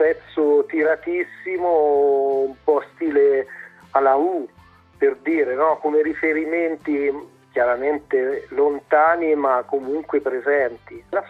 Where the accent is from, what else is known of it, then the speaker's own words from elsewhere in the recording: Umbria, Italy; born there; Io vivo in Toscana e sono nato in Umbria.